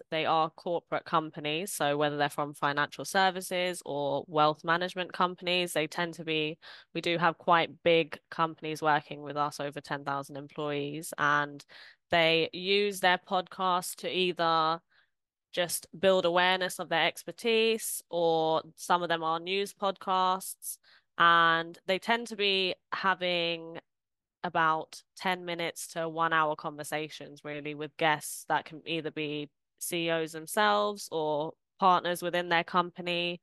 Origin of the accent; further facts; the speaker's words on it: London, United Kingdom; I'm from the UK. I'm from London.